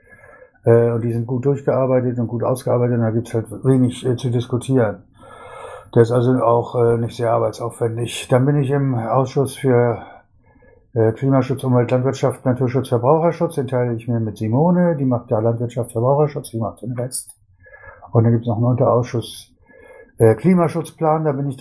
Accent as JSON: {"language": "German", "region": "Schleswig-Holstein", "country": "Germany", "said": "ich bin ursprünglich Schleswig-Holsteiner, 2005 ins Ruhrgebiet gezogen."}